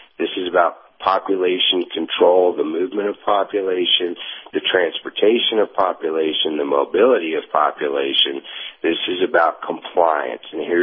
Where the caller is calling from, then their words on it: Tennessee, United States; in East Tennessee again.